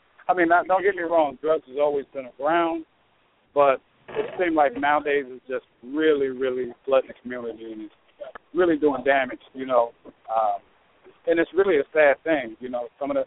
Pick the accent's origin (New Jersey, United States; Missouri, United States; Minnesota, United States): Minnesota, United States; Minneapolis; And you know, I'm from Minneapolis.